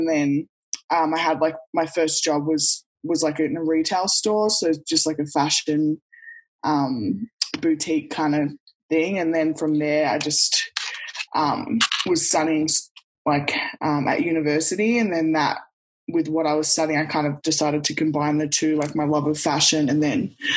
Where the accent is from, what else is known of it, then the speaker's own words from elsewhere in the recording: Australia; But then also growing up in Australia as, African-American kids, we stood out a lot.